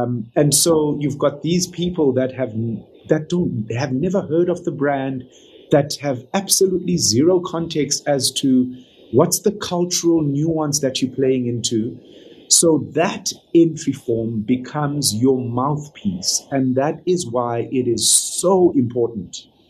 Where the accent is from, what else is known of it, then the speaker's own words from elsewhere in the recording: South Africa; me as a South African